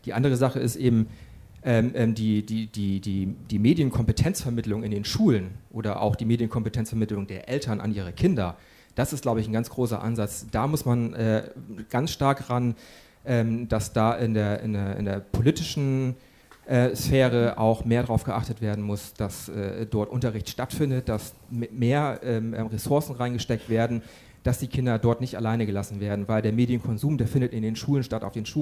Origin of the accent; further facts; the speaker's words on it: Hamburg, Germany; ich komme aus Hamburg